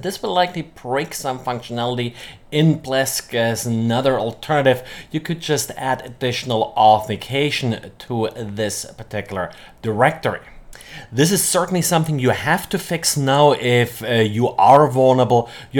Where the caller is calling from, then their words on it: Jacksonville, Florida, United States; I'm today recording from Jacksonville, Florida.